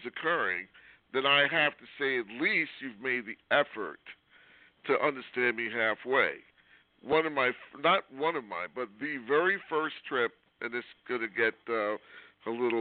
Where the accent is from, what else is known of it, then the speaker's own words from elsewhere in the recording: Brooklyn, New York, United States; I grew up in Brooklyn. We didn't run across movie stars, you know, every day walking the street.